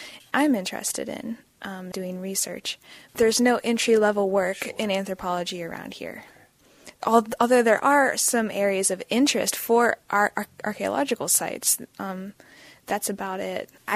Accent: Barboursville, West Virginia, United States; I'm from Barboursville, West Virginia. All of my life has been in West Virginia.

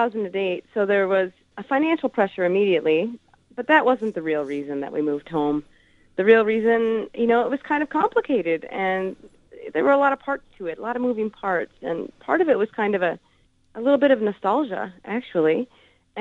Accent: Park Rapids, Minnesota, United States; Yeah, so I grew up in town in Park Rapids, and my mom was an obsessive home cook.

